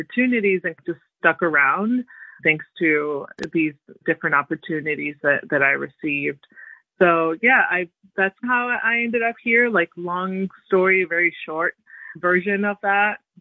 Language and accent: English; Girona, Catalonia, Spain; also born or lived in Tarragona; I grew up mostly in Girona, which is an hour north of that. So about between Barcelona and the south of France, to make it easy for people.